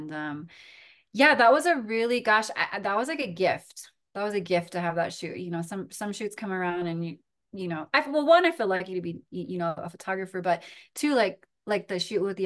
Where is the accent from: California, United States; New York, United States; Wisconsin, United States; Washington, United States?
California, United States; Sacramento; And in my hometown of Sacramento, there was like a big hip hop and like b-boy scene that I was a part of.